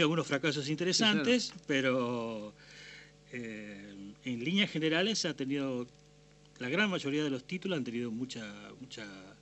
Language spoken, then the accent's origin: Spanish; Rosario, Santa Fe, Argentina; el único rosarino que tiene un Grammy en su casa